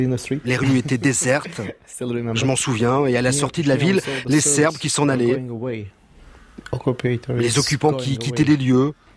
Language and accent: French; Pristina, Kosovo; la ville de Pristina était toujours là, à nos pieds. Ma ville natale, elle était devant moi.